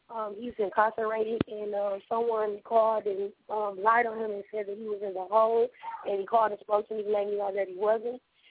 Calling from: Pontiac, Michigan, United States; I'm from Pontiac, Michigan.

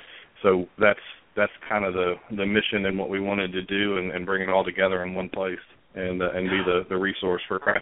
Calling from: Knoxville, Tennessee, United States; I'm calling from Knoxville, yes, sir.

